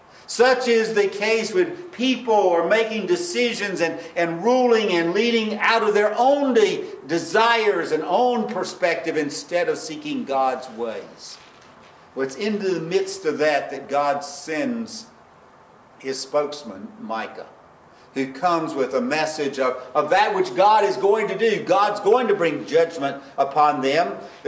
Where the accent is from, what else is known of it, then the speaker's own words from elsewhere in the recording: York, South Carolina, United States; because it's not as prominent as York, South Carolina. That's my hometown.